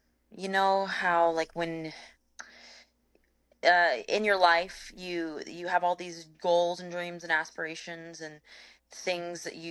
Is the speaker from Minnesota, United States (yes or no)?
no; Dallas, Texas, United States; now in Los Angeles, United States; I'm originally from Dallas, Texas. I grew up in Texas. Yeah. Different vibes.